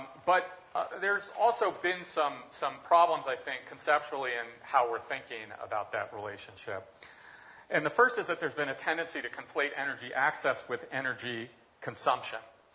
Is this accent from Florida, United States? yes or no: no; Berkeley, California, United States; Both, so. Yeah, exactly, from Berkeley